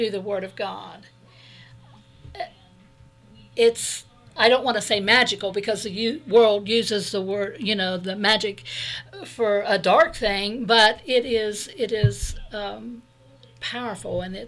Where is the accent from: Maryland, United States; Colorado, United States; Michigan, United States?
Michigan, United States; born there; Well, okay. I was born in Michigan. Yay, go Michigan.